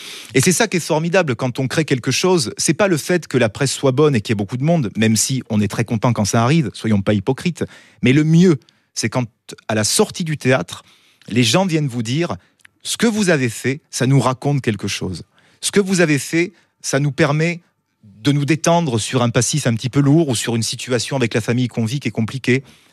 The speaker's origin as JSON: {"language": "French", "region": "Southern France", "country": "France", "said": "en tant que méridional... qui vraiment adore la culture de son pays, de sa région"}